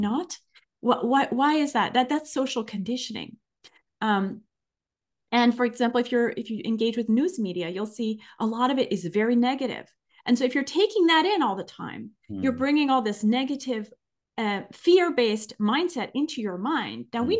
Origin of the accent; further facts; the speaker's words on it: France; now in United States; When I came from France to the US and I realized that in the US, people are not so negative